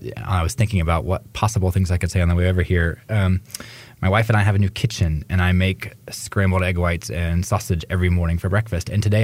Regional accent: Fayetteville, North Carolina, United States; And I always thought I was going back to Fayetteville, my hometown. I had a building picked out on Hay Street, which is kind of the center of town

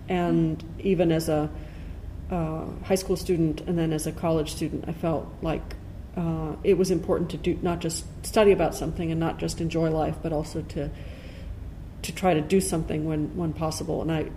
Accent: Chicago, Illinois, United States; I was born in Illinois, so I'm a Chicago girl, mm-hmm.

